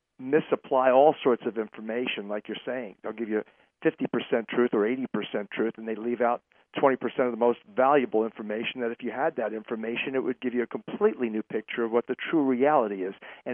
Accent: Massachusetts, United States; I'll tell you, I'm from Massachusetts. I was there when Romney made a mess as a governor of Massachusetts

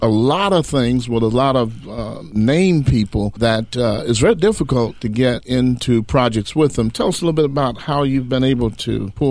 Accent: Harrisburg, Pennsylvania, United States; Oh, okay. All right. That's right there near Harrisburg. That's my hometown, man.

